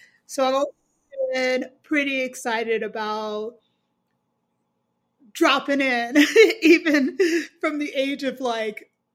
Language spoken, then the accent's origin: English; Montgomery, Alabama, United States; now in Denver, United States; I live in Denver, Colorado, and I'm from Montgomery, Alabama.